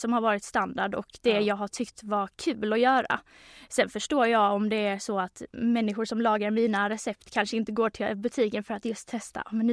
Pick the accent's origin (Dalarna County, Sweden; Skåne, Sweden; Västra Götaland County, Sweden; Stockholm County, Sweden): Skåne, Sweden; Helsingborg; jag är uppvuxen i Helsingborg, född 98. Och sen så kände jag väl att Helsingborg var aldrig riktigt staden där jag kunde briljera eller där jag trivdes att växa upp.